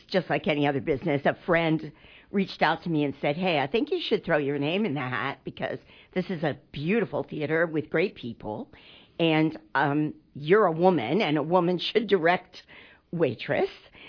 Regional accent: Maine, United States; Because I'm from Maine, but I am based in Florida right now.

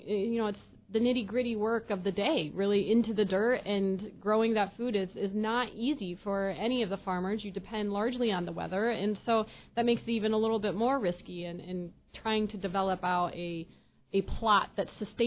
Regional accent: Mount Sterling, Illinois, United States; Same with me. I grew up in Mount Sterling, smaller than that, and we had two grocery stores as well.

